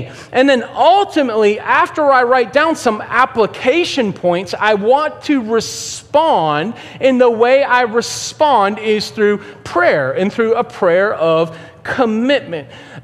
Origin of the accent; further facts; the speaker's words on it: Boston, Massachusetts, United States; I grew up in Boston. I never had access to a gun. So, when I moved to God's country here in the South, I got myself a gun.